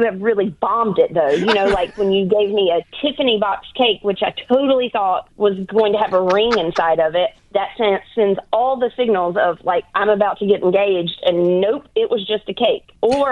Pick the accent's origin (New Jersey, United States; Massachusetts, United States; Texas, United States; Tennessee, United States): Massachusetts, United States; Fitchburg; from Fitchburg